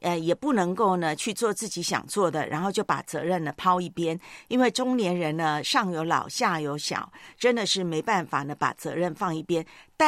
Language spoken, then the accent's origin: Chinese; Taiwan; 因为我的老家台湾呢